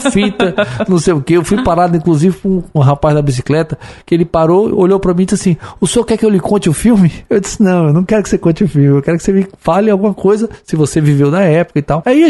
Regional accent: Fortaleza, Ceará, Brazil; olha, nós somos de Fortaleza, nós viemos fazer um documentário sobre o filme

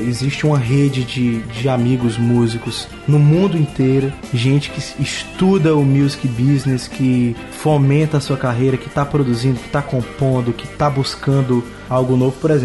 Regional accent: Fortaleza, Ceará, Brazil; born there; Nasci aqui em Fortaleza, no Hospital Cura d'Ares.

